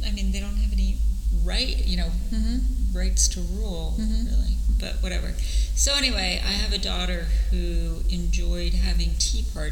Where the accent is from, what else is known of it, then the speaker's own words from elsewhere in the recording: Lebanon; also born or lived in England / Ghana; I'm from Lebanon.